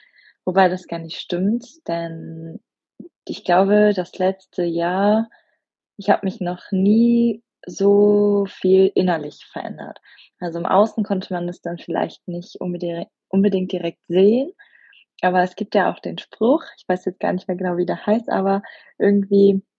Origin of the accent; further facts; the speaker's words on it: Cologne, North Rhine-Westphalia, Germany; ich bin die Verlobte von Giulio. Ich komme aus Köln, bin 29 Jahre alt